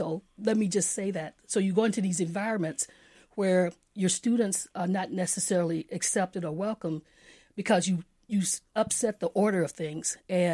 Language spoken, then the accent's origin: English; Selma, Alabama, United States; as a child growing up in Selma, Alabama, I sat next to white students I never talked to.